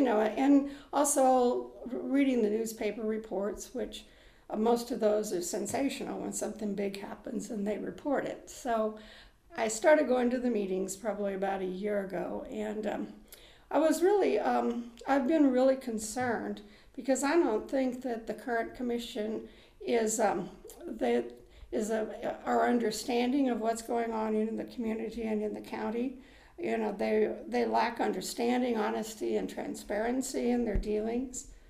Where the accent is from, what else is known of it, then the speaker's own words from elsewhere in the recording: Atwood, Kansas, United States; I was born out in Northwest Kansas in Atwood and raised in a rural community.